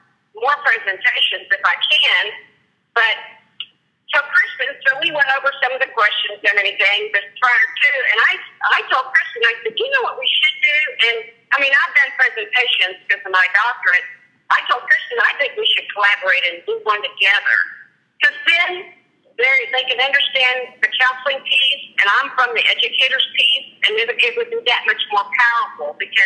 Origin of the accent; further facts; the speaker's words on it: Woodward, Oklahoma, United States; I taught in Woodward, Oklahoma. I'm from Woodward originally.